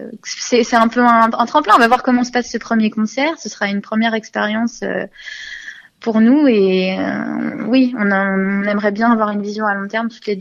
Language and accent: French; Grenoble, Auvergne-Rhône-Alpes, France; Moi, je viens de Grenoble